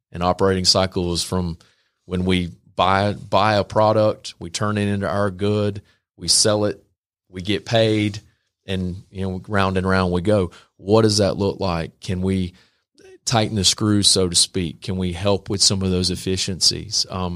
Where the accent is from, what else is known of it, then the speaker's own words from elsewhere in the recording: North Carolina, United States; I'm from Eastern North Carolina, so I've got a lot of farming isms and old country boy isms